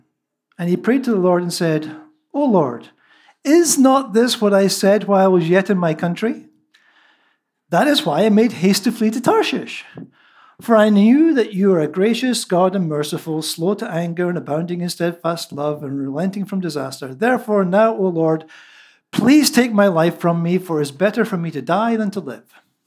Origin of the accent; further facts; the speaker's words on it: Scotland, United Kingdom; I grew up in Scotland in the 60s when Scottish nationalism was beginning to rise.